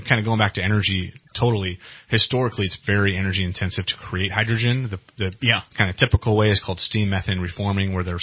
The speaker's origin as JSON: {"language": "English", "town": "Weaverville", "region": "California", "country": "United States", "tie": "born or raised there", "said": "I grew up in Weaverville, and my in-laws live in Round Mountain now. So, like, the 299 corridor. I went to Humboldt. So the whole Highway 299 corridor is, like, my home."}